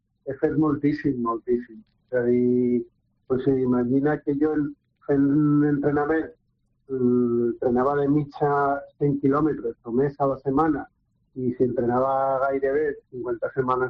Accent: Madrid, Community of Madrid, Spain; born there; now in Catalonia, Spain; jo vaig néixer a Madrid, de fet ara visc a Catalunya

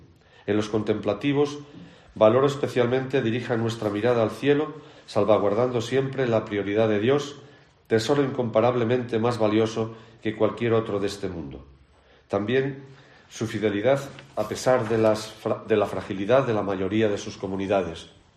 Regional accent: Castile and León, Spain; la llegada a Astorga supuso para mí una vuelta a mis raíces y a mi tierra leonesa.

